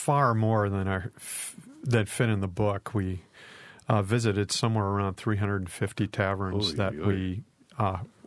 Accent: Wisconsin, United States; since I was a kid growing up in Wisconsin and going to taverns with my dad.

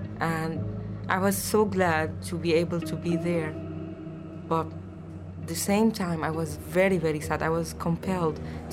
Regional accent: Aleppo, Aleppo Governorate, Syria; English is a second language; I'm a violinist from Aleppo, Syria.

